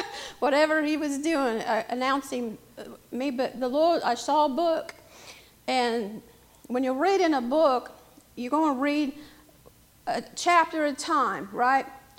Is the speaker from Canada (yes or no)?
no; Brownsburg, Indiana, United States; I was born in Lebanon Hospital. Amen. Right down the road here, the old Witham. That's how old I am. The old Witham. And these are my stomping grounds.